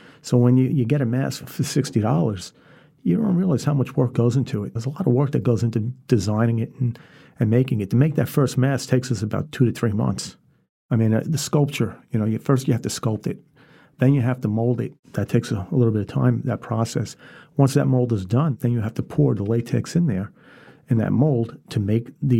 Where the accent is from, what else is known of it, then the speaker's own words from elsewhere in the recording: Queens, New York, United States; You know, I was, you know, the way I grew up, I grew up in Queens, so when I grew up, it was a different kind of atmosphere.